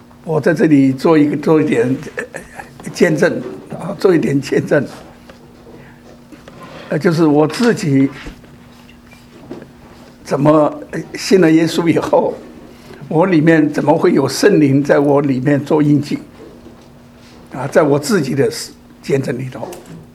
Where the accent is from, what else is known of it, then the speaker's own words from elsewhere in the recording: Chongqing, China; 我是四川人，我的家呢是在重庆，不在天津。那么我在天津读大学